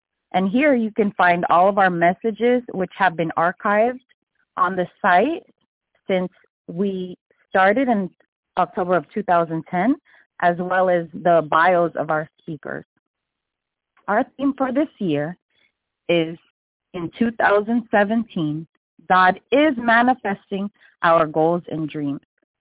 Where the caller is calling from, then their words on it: Snellville, Georgia, United States; and I'm calling from Snellville, Georgia